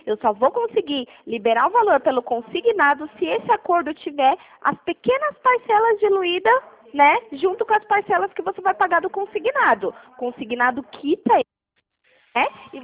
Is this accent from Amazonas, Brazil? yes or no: no; São Paulo, Brazil; Eu sou de São Paulo.